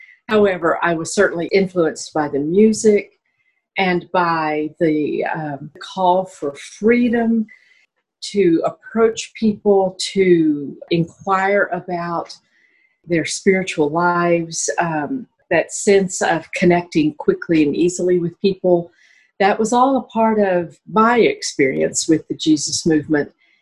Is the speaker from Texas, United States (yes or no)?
yes; Dallas, Texas, United States; born there; Well, I was born in Dallas, Texas.